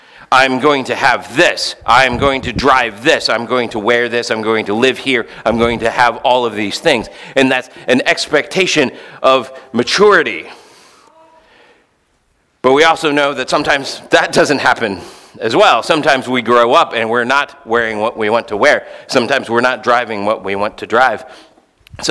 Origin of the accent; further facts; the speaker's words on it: St. Louis, Missouri, United States; I remember growing up in St. Louis, there was a Baptist church that apparently never read the Bible